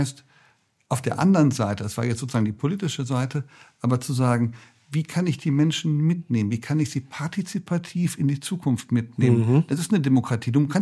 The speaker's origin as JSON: {"language": "German", "town": "Bonn", "region": "North Rhine-Westphalia", "country": "Germany", "tie": "born or raised there", "said": "meiner Heimatstadt Bonn"}